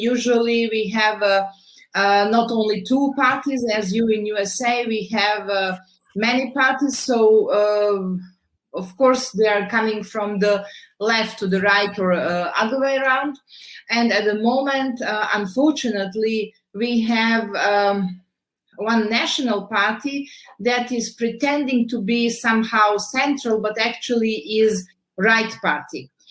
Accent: Belgrade, City of Belgrade, Serbia; I have MA in psychology. I'm coming from Belgrade, Serbia

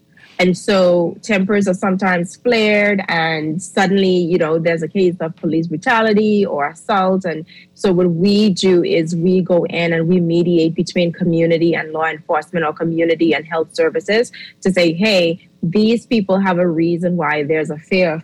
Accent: Bahamas; also born or lived in Haiti; now in Canada; I like to refer to myself as a Bahamian, even though I don't have the papers to show it. But I was raised in the Bahamas, born in Haiti, and I now live in Canada.

